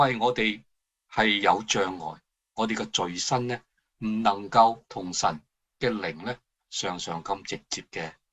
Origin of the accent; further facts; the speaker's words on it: China; 我哋中国人啊饮两杯啊，饮咖啡啊，食饭咧就表示有好嘅关系